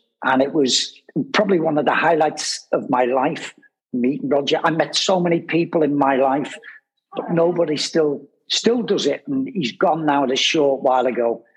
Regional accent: Kirkby, North West England, United Kingdom; Great growing up in Kirby. Rough, tough area, but it was a good, it was the making of you as a young kid.

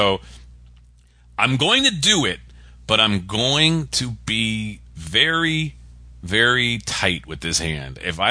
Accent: Pennsylvania, United States; I'm from Pennsylvania. You know, I wouldn't say the town.

